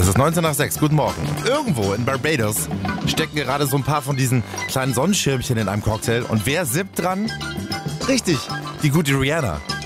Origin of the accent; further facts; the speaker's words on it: Dachau, Bavaria, Germany; ich hätte gern auch sowas in meiner Heimatstadt in Dachau